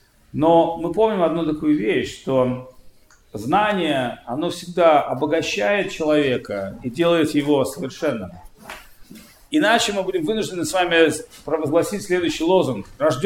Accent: Saint Petersburg, Russia; born there; moved away as an adult; also born or lived in United States; Я сам родился в Санкт-Петербурге. После 20 лет уехал в Америку, прожил там определенную часть своей жизни, потом вернулся сюда, в Восточную Европу

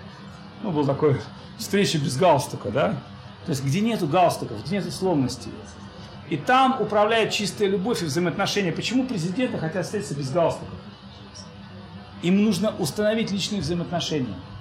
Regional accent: Saint Petersburg, Russia; Я сам из Петербурга, там очень облачных много дней.

